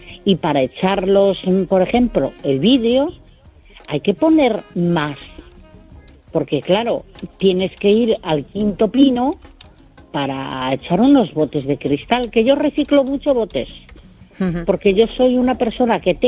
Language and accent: Spanish; Galicia, Spain; moved away; also born or lived in Navarre; que soy gallega